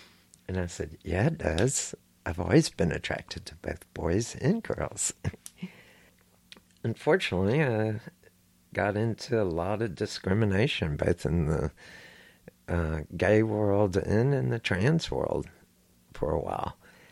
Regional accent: Houston, Texas, United States; I grew up here in Houston, Texas.

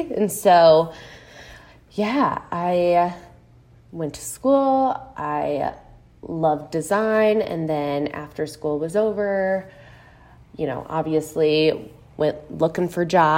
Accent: Chicago, Illinois, United States; And I'm from the Chicago area, so Midwest gal all around.

